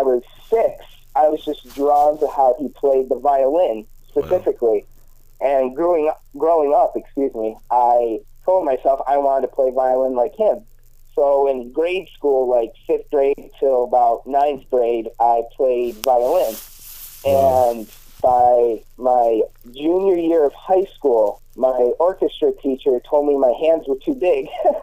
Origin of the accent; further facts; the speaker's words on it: Buffalo, New York, United States; Yeah, I'm from Buffalo, New York. I've lived here my whole life.